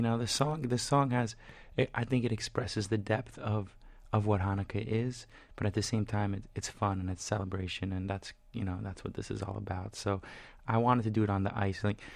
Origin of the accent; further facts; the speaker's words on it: White Plains, New York, United States; also born or lived in Pennsylvania; Well, no, I grew up in White Plains, New York. I was born in Pennsylvania. We moved after a month.